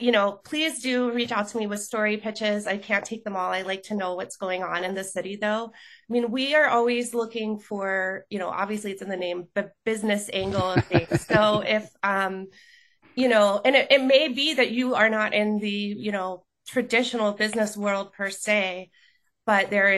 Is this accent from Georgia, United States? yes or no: yes; Atlanta, Georgia, United States; I grew up in Atlanta, so the whole world and layout of hospitals has changed a lot.